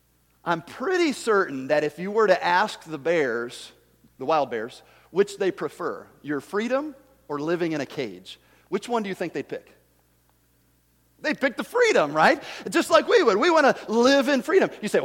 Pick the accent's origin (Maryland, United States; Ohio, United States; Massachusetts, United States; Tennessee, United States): Tennessee, United States; I told you I'm from Tennessee. I don't understand English all that well.